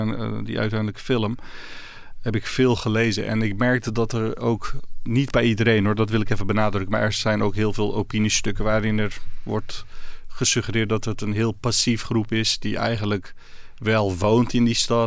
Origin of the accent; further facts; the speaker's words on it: Rotterdam, South Holland, Netherlands; Ik voel me gewoon een Nederlander. Hmm. Of in dit geval zeker een Rotterdammer. Maar ik voel me geen migrant meer.